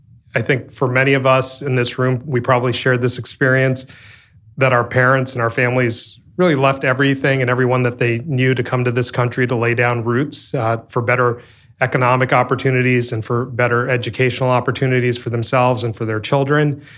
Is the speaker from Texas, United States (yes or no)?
no; New Jersey, United States; what was it like growing up in New Jersey as a first-generation Sikh American? I don't have to give the SEC disclaimer to give this answer. it was really hard.